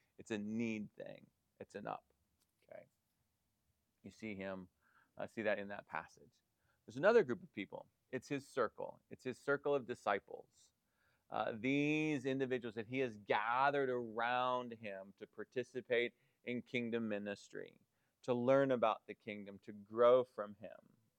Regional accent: Conneautville, Pennsylvania, United States; If you were to come to my hometown, this would have been about 30 years ago, Conneautville sits in a valley, the Conneaut Valley.

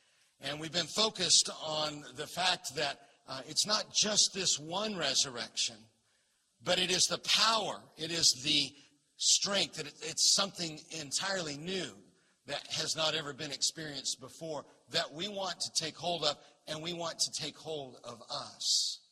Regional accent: Florida, United States; I'm from Florida. I go outside.

